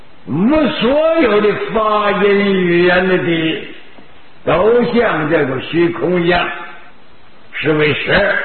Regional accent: China; 说我们中国人到外头不文明。这时候我在四川几十年

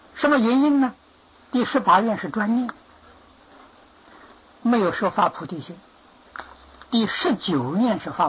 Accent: China; 这是我们中国人不仅是净宗啊，宗门教下提起莲池大师，哪个人不尊敬呢？

